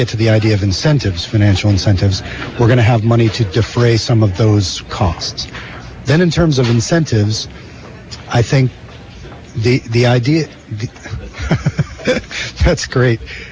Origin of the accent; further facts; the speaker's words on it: Burlington, United States; Right. Well, I'm from Burlington, and in Burlington there's the idea that you should have a neighborhood school that you can walk to.